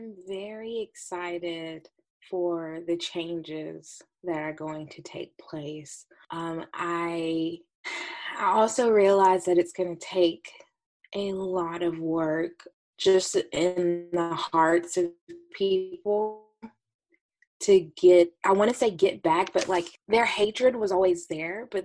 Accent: Albertville, Alabama, United States; So I grew up in Albertville, which is in Marshall County. It's the biggest population in Marshall County.

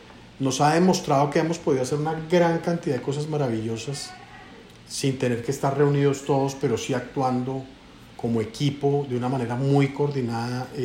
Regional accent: Colombia; Entonces eso me duele mucho como colombiano

